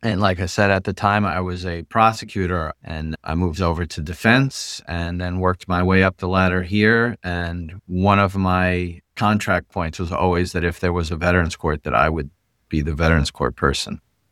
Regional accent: New York, United States; now in Ulster County, United States; I came from Sullivan County, where I was born and raised.

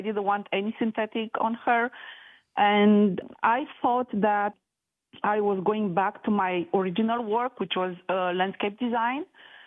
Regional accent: Romania; I'm originally from Romania. It's a country in Eastern Europe. I was born in 1975 under communism.

